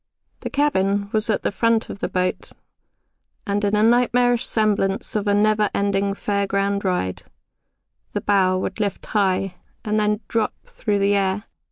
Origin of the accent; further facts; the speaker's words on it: Portishead, South West England, United Kingdom; also born or lived in Bristol; I was born in Bristol and spent the first years of my life within sight of the sea. We lived in Portishead